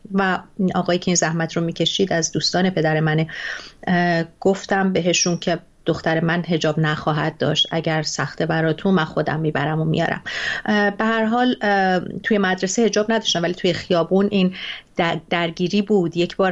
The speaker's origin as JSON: {"language": "Persian", "country": "Iran", "also_born_or_lived": "Dubai, UAE", "moved": "yes", "lives_now": "California, United States", "said": "من الان 8 سال و خورده ایست که در کالیفرنیا هستم، ولی خب من خیلی ساله که از ایران آمدم بیرون، اما 9 سالی در امارات بودم، در دبی."}